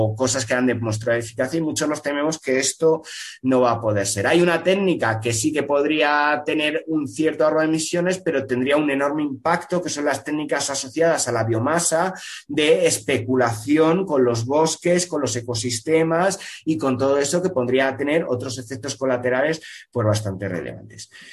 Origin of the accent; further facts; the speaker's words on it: Castile and León, Spain; soy castellano leonés, la zona de León, ¿no?